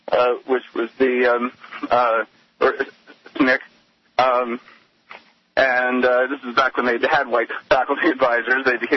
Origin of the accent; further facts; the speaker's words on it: the South, United States; Just for me, as a Southerner, just you know, being there and watching this was very important for me too